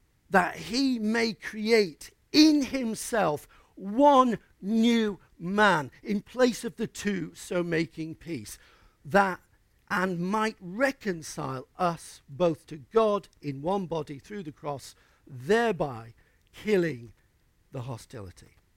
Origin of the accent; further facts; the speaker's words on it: Yorkshire and the Humber, United Kingdom; Can I stop being a Yorkshireman? A white, male, ship-loving, cricket-loving, non-pea-eating person.